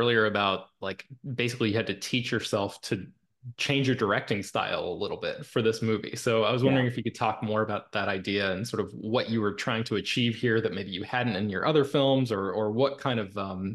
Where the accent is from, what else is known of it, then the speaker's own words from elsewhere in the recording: Florida, United States; Yeah, I'm from Florida, so I appreciate that you're one of the few working directors who has taken an active interest in making movies in the South